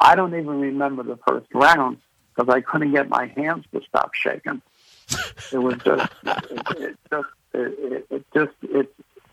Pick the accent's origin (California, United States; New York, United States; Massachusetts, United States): New York, United States; Staten Island; Jerry, I grew up in Staten Island. You were in the Staten Island Advance, you know, every column.